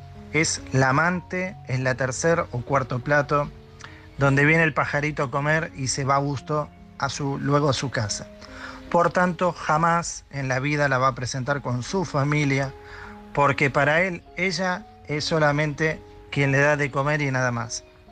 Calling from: Girona, Catalonia, Spain; de Girona.

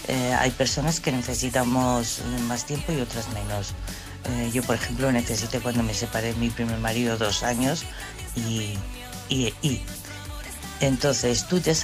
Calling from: Madrid, Community of Madrid, Spain; de Madrid.

